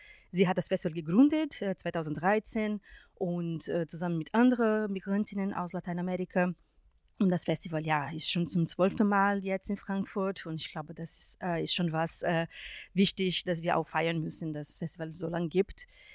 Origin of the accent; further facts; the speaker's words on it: Brazil; German is a second language; ich komme aus Brasilien und da habe ich Filmwissenschaft studiert an der Uni in São Carlos